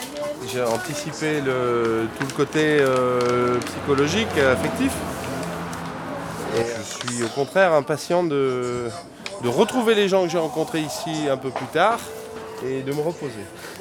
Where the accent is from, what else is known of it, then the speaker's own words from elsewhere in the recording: Grenoble, Auvergne-Rhône-Alpes, France; Je suis grenoblois d'origine